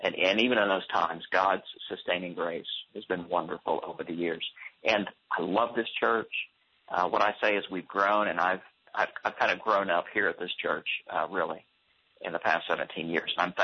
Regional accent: Texas, United States; also born or lived in Montgomery, Alabama; now in Tulsa, United States; I grew up in Texas, but moved to Alabama serving a church.

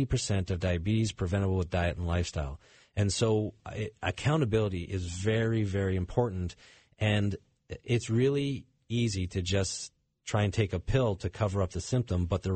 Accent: Canada; now in United States; And growing up in Canada

